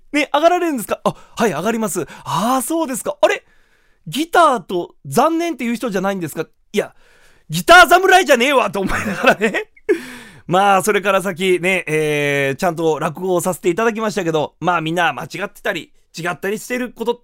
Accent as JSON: {"language": "Japanese", "region": "Kumamoto", "country": "Japan", "said": "私熊本県出身の落語家"}